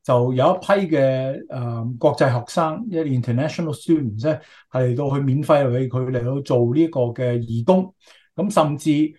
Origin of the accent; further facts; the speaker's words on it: Canada; 喺我哋加拿大人嘅psyche 上面咧，其實已經留下一個非常之深刻嘅印象